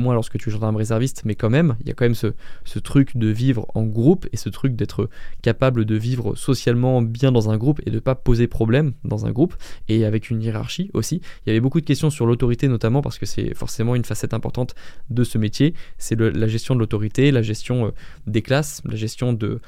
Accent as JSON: {"language": "French", "town": "Tahiti", "country": "French Polynesia", "tie": "born or raised there", "moved": "as an adult", "lives_now": "France", "said": "j'ai 17 ans et demi, c'est à Tahiti, hein, toujours, j'ai rejoint la France seulement en L2 lorsque je suis arrivé à l'université de Caen."}